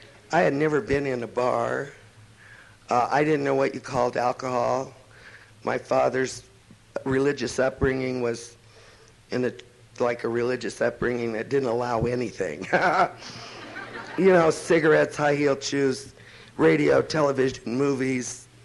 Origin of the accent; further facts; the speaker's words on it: Tujunga, California, United States; I hated growing up in Tahunga, which is a suburb of Los Angeles.